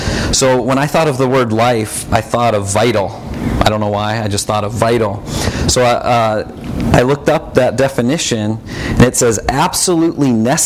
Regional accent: Fargo, North Dakota, United States; I am from Fargo, North Dakota.

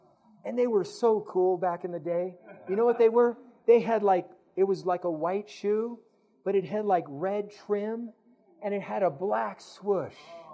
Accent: Riverside, California, United States; LA. Yeah, I'm from Riverside.

